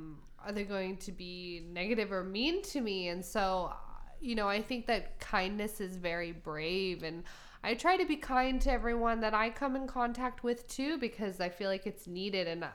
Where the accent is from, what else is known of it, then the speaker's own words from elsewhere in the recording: California, United States; I grew up in the Bay Area, and I had friends.